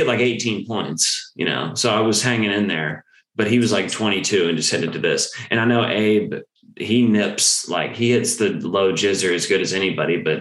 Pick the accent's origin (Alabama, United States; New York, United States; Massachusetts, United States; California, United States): Alabama, United States; because like I'm from Bama. Not that I have like a redneck accent or anything